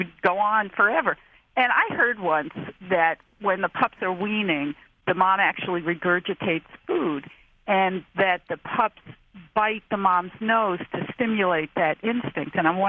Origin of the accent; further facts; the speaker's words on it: Washington, District of Columbia, United States; from Washington, D.C.